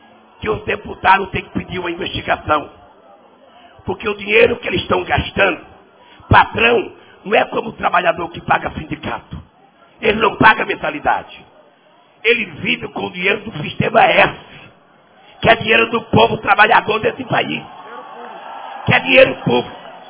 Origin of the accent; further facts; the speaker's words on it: Northeast Region, Brazil; eu sou nordestino com muito orgulho.